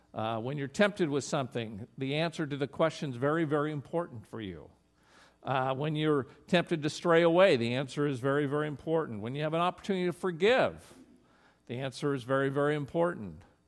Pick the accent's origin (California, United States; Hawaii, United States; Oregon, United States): Oregon, United States; I grew up in Oregon, 1967 to 1996